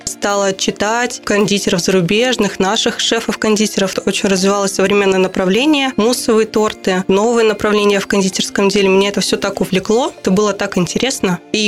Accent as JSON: {"language": "Russian", "town": "Pikalyovo", "region": "Leningrad Oblast", "country": "Russia", "tie": "born or raised there", "said": "Мы уже открывали цех в родном городе, в Пикалево."}